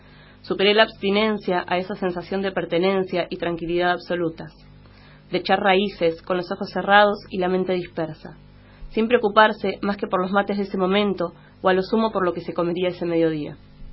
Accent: Escobar, Buenos Aires Province, Argentina; Yo soy de Escobar, no soy de ningún lado, vivía en Escobar cuando era chica.

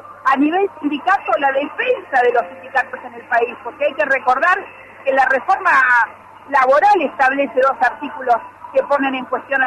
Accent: Río Negro, Argentina; Somos de Río Negro, hemos llegado hoy a las 6 de la mañana

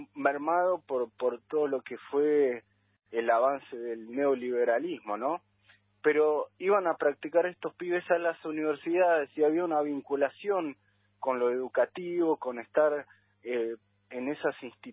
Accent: Argentina; estamos haciendo muy bien las cosas como argentinos

